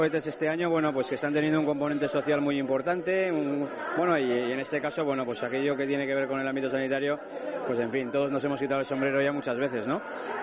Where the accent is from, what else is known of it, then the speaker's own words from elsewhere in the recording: Navarre, Spain; somos los navarros los españoles que más impuestos pagamos en IRPF